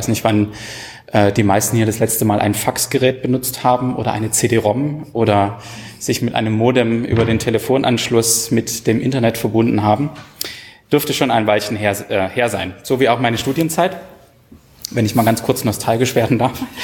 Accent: Saxony, Germany; Ich bin übrigens auch in Sachsen aufgewachsen. Und wenn ich das früher jemandem erzählt habe, dann gab es meistens immer Witze über den Dialekt, den man spricht.

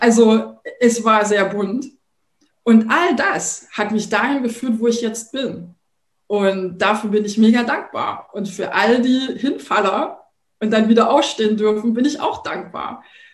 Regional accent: Thuringia, Germany; now in Berlin, Germany; Ich komme ja ursprünglich aus Thüringen, bin jetzt seit, das muss ich mal kurz rechnen, 26 Jahren in Berlin und bin da sehr behütet aufgewachsen

